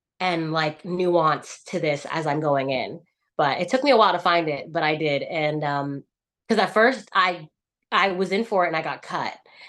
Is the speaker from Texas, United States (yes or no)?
yes; Houston, Texas, United States; also born or lived in Massachusetts, United States; I am from Texas. I was born in Massachusetts, but my family's been in Texas since I was 11. So that's going on like 14 years. So I just say I'm from Texas in Houston.